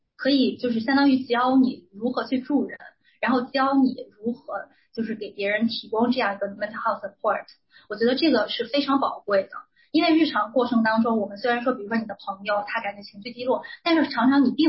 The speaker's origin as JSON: {"language": "Chinese", "country": "China", "tie": "born or raised there", "also_born_or_lived": "United States", "said": "我是在国内长大，然后在美国待了一段时间，在美国留学，"}